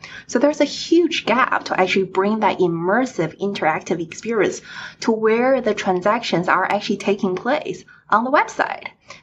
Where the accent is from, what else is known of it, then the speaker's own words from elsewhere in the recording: China; born there; English is a second language; I was born in China and my families are still in China.